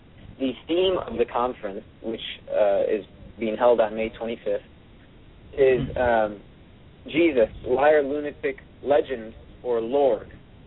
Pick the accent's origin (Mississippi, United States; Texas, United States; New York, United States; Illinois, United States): Illinois, United States; Chicago; And I am from the Chicago area, and that's where I currently reside.